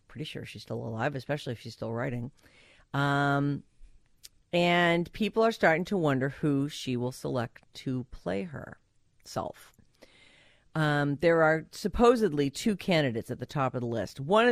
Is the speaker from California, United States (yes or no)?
no; Boston, Massachusetts, United States; Now, if you've listened to the show at all, you know I'm originally from Boston. I'm a big Patriots fan.